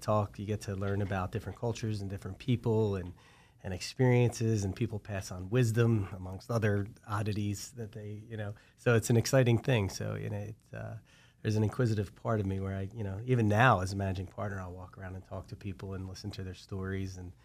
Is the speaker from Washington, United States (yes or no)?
no; Haddonfield, New Jersey, United States; I am, yeah. Born and raised. I was born over in Haddonfield, New Jersey. I live in Haddon Township right next door. As a matter of fact, right across the street from me is Haddonfield. So I'm like on the edge of where I grew up